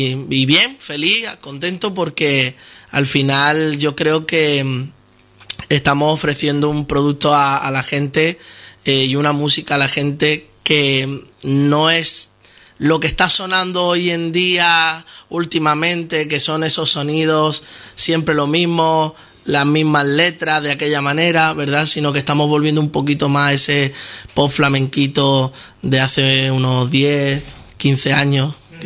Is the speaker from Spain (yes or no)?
yes; Alicante, Valencian Community, Spain; moved away as an adult; now in Jerez de la Frontera, Spain; con 18 fue ya que agarré la maleta, agarré la guitarra y me vine de Alicante para Jerez de la Frontera.